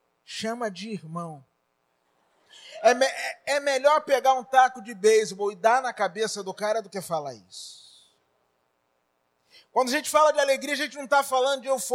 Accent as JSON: {"language": "Portuguese", "town": "Maceió", "region": "Alagoas", "country": "Brazil", "said": "E sou lá de Maceió. Lugar maravilhoso, gente."}